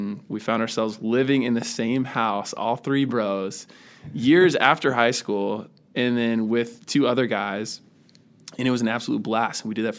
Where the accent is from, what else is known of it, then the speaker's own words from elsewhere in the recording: Indiana, United States; Well, you know, we grew up in Indiana and we, in a lot of ways, felt like we didn't really belong there.